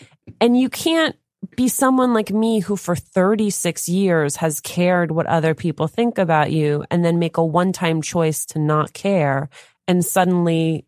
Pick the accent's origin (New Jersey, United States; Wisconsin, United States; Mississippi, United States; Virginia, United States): New Jersey, United States; Union City; So for me, I think part of it is I grew up in Union City, New Jersey.